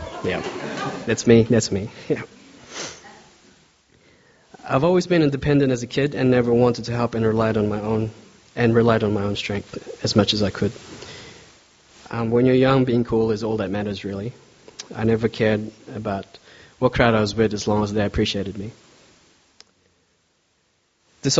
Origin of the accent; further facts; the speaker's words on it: Philippines; I grew up in the Philippines, where about 90% of people who grew up, they grew up called as Christians.